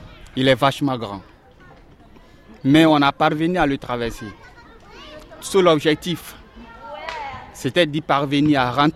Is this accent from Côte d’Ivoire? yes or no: yes; Côte d’Ivoire; moved away; Je viens de la Côte d'Ivoire. Je suis quelqu'un de très très timide et j'aime pas parler.